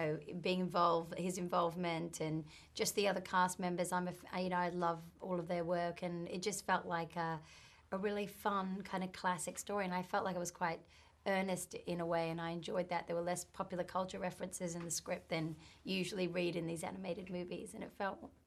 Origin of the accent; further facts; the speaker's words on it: Australia; Being Australian